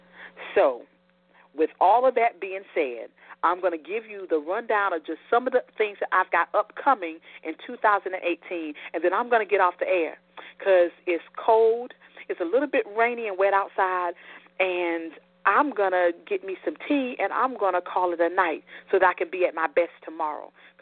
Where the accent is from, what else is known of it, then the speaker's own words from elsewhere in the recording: Tabor City, North Carolina, United States; do some work in the community in which I grew up in Tabor City, North Carolina.